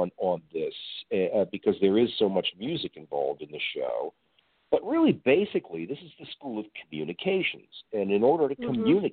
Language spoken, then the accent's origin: English; Hartford, Connecticut, United States; He later went on to live in my hometown, where I live now, of Hartford, Connecticut.